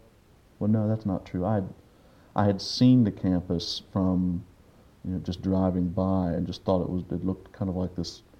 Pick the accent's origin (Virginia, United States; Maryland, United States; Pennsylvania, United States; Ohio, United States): Virginia, United States; Covington; Yeah, I was born and raised in Covington, Virginia, about a 45-minute drive west of Lexington on 64.